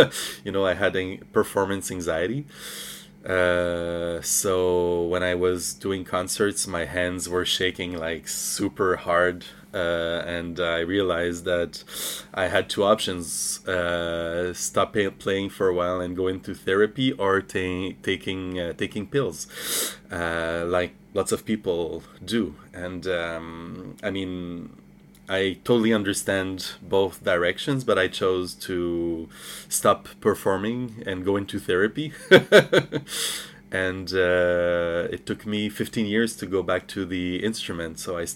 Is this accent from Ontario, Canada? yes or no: no; Montreal, Quebec, Canada; I come from Montreal or Jujage